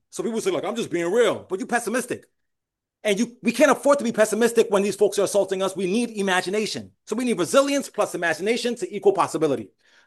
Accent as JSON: {"language": "English", "town": "New York City", "region": "New York", "country": "United States", "tie": "born or raised there", "said": "I grew up in Brooklyn, in the Bronx, in New York City. We didn't have nothing."}